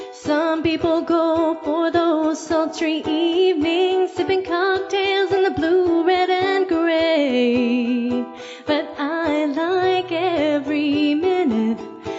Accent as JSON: {"language": "English", "town": "St. John's", "region": "Newfoundland and Labrador", "country": "Canada", "said": "I'm from St. John's, Newfoundland."}